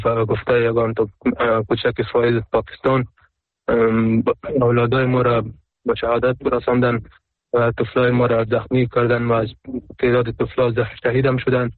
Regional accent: Afghanistan; در اصل افغان که کل افغان هستیم، چی اون پشتون هستیم، ما هم پشتون هستیم

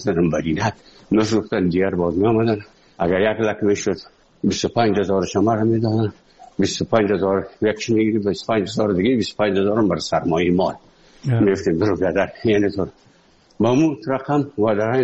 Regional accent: Afghanistan; now in Moscow, Russia; از افغانستان برامدیم آمدیم سه مسکو

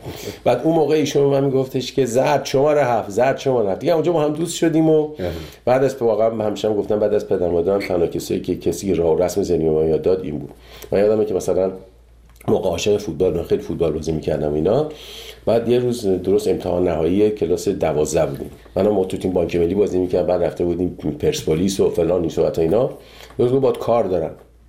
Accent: Iran; moved away; 30 سال 30 خورده سال که از ایران من اومدم بیرون

